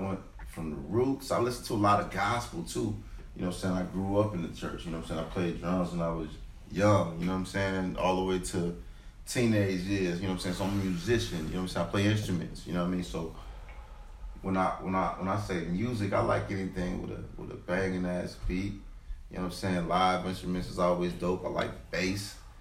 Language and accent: English; Chicago, Illinois, United States; I'm originally from Chicago, man.